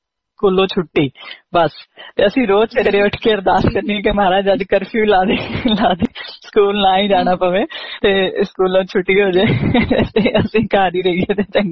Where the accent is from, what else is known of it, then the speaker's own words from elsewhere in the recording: Amritsar, Punjab, India; ਕਿਉਂਕਿ ਮੈਂ ਅੰਮ੍ਰਿਤਸਰ ਤੋਂ ਰਹਿਣ ਵਾਲੀ ਹਾਂ